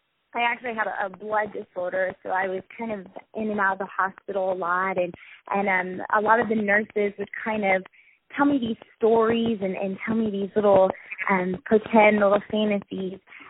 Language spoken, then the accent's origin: English; Kingsville, Texas, United States; now in San Antonio, United States; And I'm originally from Kingsville, Texas, a small town.